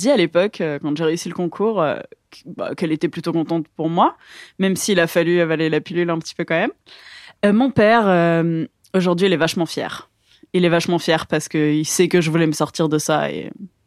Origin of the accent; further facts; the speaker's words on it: Southern France, France; Moi, j'ai principalement grandi dans le sud de la France.